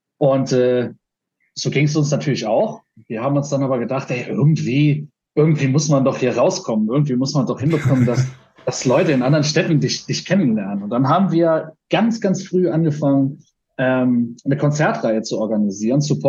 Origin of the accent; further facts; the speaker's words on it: Saarland, Germany; Wir sagen aus dem Saarland. Sagen die, ja, wo aus dem Saarland? Ja, in der Nähe von Saarbrücken.